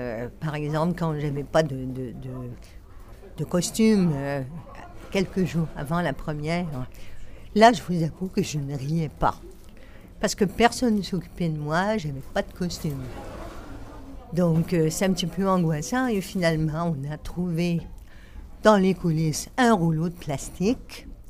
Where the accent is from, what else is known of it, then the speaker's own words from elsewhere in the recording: Quebec, Canada; Mais bon, c'est peut-être une question de mentalité. On a quand même, nous, les Québécois